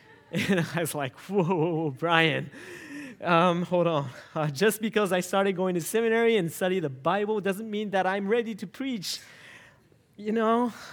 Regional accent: Japan; one of the pastoral interns here at Lighthouse Church. I grew up in Japan, and I'm married to a Japanese wife, Erisa

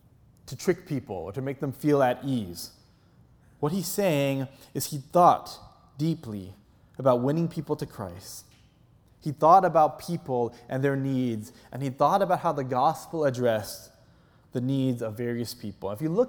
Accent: California, United States; now in Texas, United States; I decided that I needed to get out of the mindset of being a Californian and become a Texan.

